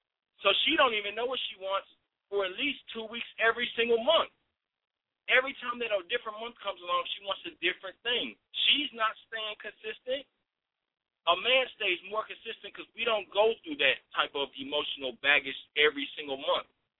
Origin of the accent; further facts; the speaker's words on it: Kansas City, Kansas, United States; because I know I was growing up in Kansas City, Kansas